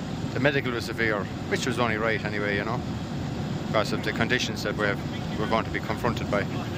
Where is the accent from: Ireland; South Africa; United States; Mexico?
Ireland; Mallow, Munster; I'm from Mallow myself.